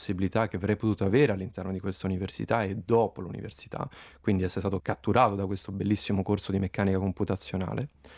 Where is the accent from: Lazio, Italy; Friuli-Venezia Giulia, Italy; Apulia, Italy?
Lazio, Italy; Rome; now in Bolzano, Italy; Il mio background viene da sempre ingegneria meccanica, vengo da Roma e lì ho svolto la mia triennale.